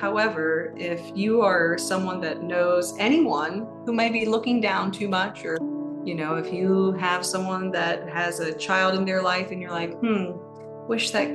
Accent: New Orleans, Louisiana, United States; Because I imagined and remembered being a child growing up in Southeast Louisiana and in New Orleans.

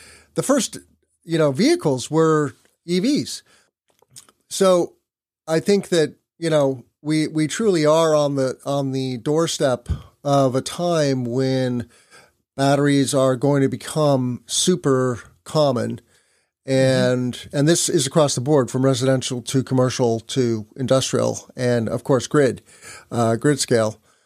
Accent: Illinois, United States; There is new legislation in the works here in Illinois, in my home state.

